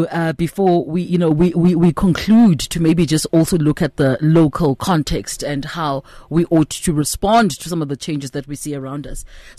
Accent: South Africa; Because besides being South African, besides being millennial, besides being maybe Gen X

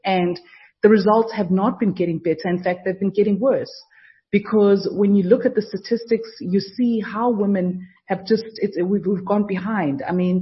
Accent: South Africa; and I was the only black intern, and I was from South Africa. They'd never hired anybody from Africa.

